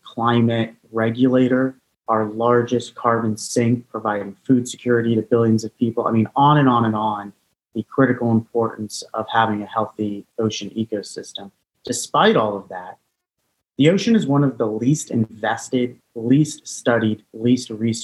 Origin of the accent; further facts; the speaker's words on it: Phoenix, Arizona, United States; I being born and raised in Phoenix and growing up in the desert, it was weird.